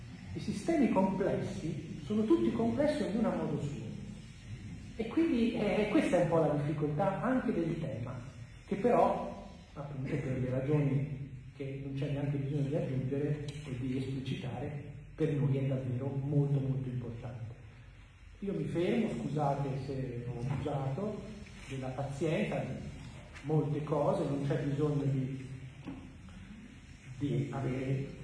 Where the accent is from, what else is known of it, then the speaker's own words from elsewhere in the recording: Viareggio, Tuscany, Italy; Io sono di Viareggio originariamente.